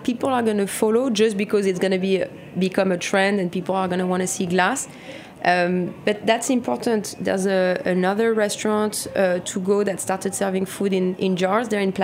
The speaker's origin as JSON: {"language": "English", "country": "France", "tie": "born or raised there", "second_language": "English", "said": "growing up in France"}